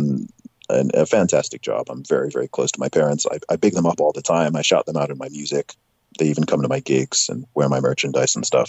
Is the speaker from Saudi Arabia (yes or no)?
yes; Saudi Arabia; accent: American; spent 19 years in Saudi Arabia and had a lot of influence from the US as well, which is why my accent is how it is, because, you know, my teachers, lots of my friends and stuff when I was in Saudi were American.